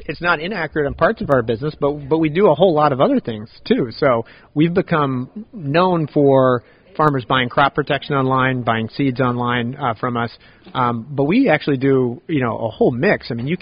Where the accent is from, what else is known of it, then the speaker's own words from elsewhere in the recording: California, United States; I'm from California